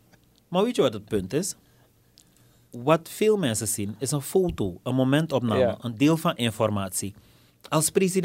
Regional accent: Suriname; En wij als Surinamers, ik denk dat we veel van elkaar horen.

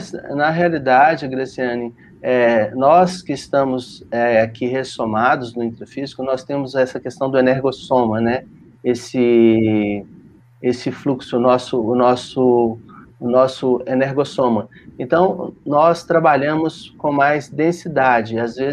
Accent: Belo Horizonte, Minas Gerais, Brazil; eu como vim do espiritismo, atuei muito tempo no espiritismo e sou de BH, aqui o fluxo da religião é muito intensa

